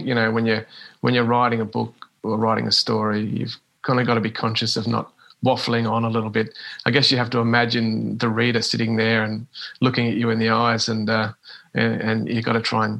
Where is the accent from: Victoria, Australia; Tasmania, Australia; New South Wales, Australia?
Tasmania, Australia; Launceston; also born or lived in Queensland / Northern Territory; And I came back here when I was a couple of months old. And, yeah, Launceston's been my hometown all my life pretty much. Mm. I've lived elsewhere, Queensland for a couple of years and the Northern Territory for a few years. But, I'll always call Launceston my hometown.